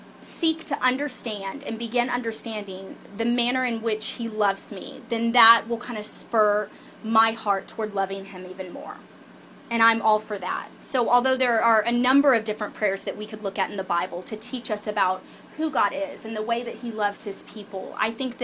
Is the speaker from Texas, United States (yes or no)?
yes; Texas, United States; because I was raised in Texas during the time I somehow grew up knowing this prayer.